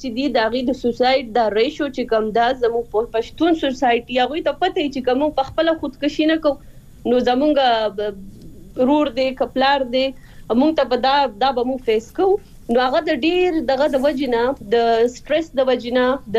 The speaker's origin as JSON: {"language": "Pashto", "town": "Swat", "region": "Khyber Pakhtunkhwa", "country": "Pakistan", "said": "زه تخپل چونکی د سوات نه يم"}